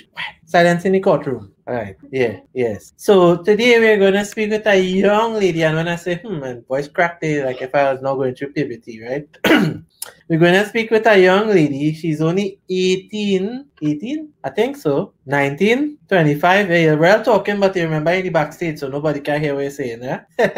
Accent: Point Fortin, Trinidad & Tobago; well, I'm from South Trinidad formerly, and then not all of Point Fortin is bush.

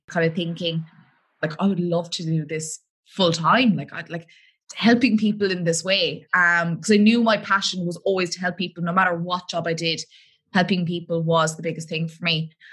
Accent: Ireland; also born or lived in Australia; I suppose everyone could probably tell from my accent, I am from Ireland. So I'm actually only back from Ireland since March of last year, as I was living in Australia.

